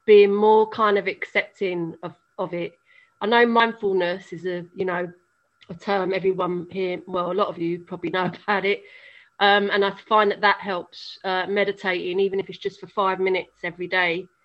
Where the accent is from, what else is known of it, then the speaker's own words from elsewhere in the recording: London, United Kingdom; I'm an alcoholic from London.